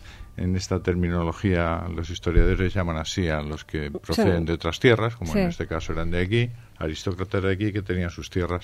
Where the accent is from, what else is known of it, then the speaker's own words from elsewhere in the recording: Albacete, Castilla-La Mancha, Spain; Ella murió en Albacete, que es donde yo nací. Y de alguna manera, pues, he pensado después muchas veces que en el imaginario colectivo de los albacetenses de mi época...